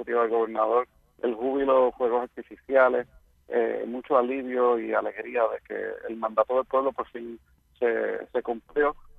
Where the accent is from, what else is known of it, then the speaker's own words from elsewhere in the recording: Puerto Rico; Puerto Rico es una nación latinoamericana, pero somos ciudadanos de los Estados Unidos